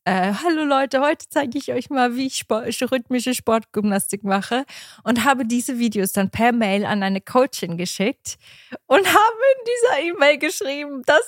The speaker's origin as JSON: {"language": "German", "town": "Langenthal", "region": "Bern", "country": "Switzerland", "said": "Die war bei uns in Langenthal, also bei uns in der Nähe in der Schweiz."}